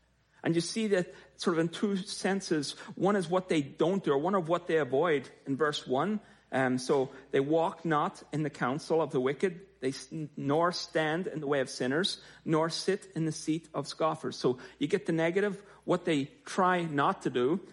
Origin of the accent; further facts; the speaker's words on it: Ireland; moved away; I don't know if I grew up in Ireland, so I don't know if I used up all my political quota before I left Ireland